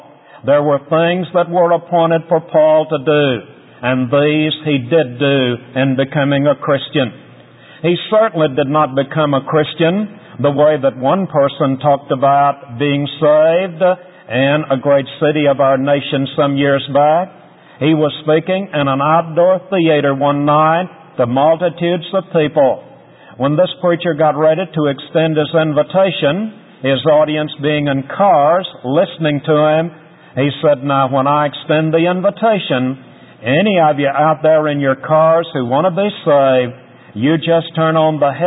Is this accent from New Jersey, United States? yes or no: no; Tennessee, United States; It kind of reminds me of something that happened in my home state of Tennessee a number of years ago.